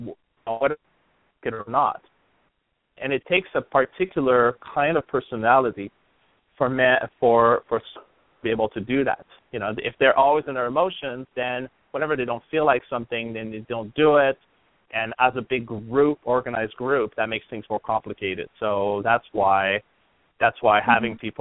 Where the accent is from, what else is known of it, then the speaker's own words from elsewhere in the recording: Canada; I mean, I'm from Canada, and my dad never said be a man.